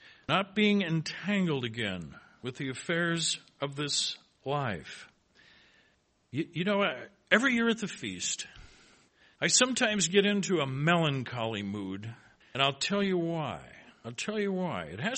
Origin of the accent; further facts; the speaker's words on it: South Dakota, United States; Keep in mind, we're from South Dakota.